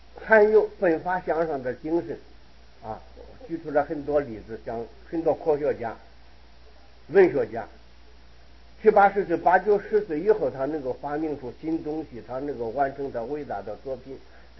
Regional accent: Henan, China; now in Taiwan; 我是河南人了，一个河南的老乡

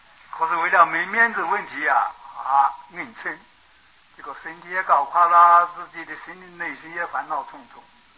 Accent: Taiwan; 你看我们台湾人很多出家没几天又翻修了

